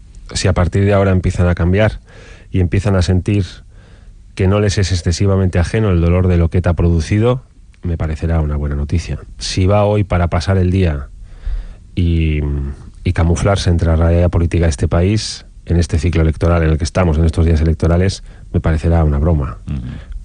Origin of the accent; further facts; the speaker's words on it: Basque Country, Spain; en términos vascos, en términos de esta tierra, que es mi tierra, que es mi país